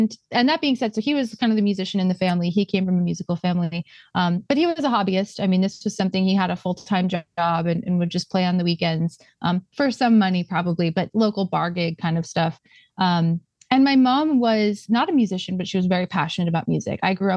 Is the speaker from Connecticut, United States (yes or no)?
yes; Connecticut, United States; also born or lived in New York / Boston; now in Los Angeles, United States; Yeah, I was born in Connecticut, near Danbury, Connecticut. So relatively close to New York. I lived in New York for a while and Boston before moving out to Los Angeles.